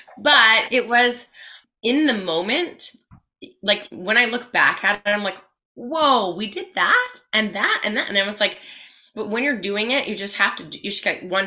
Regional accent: Manitoba, Canada; I grew up on Elm Street, 294 Elm Street, and my parents still live there.

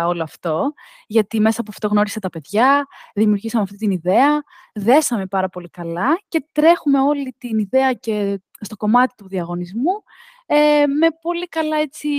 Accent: Itea, Central Greece, Greece; now in Athens, Greece; Κατάγομαι από την ΙΤΕΑ Φωκίδας, έχω μεγαλώσει εκεί και τα τελευταία χρόνια λόγω σχολής και τώρα πλέον λόγω δουλειάς μένω στην Αθήνα.

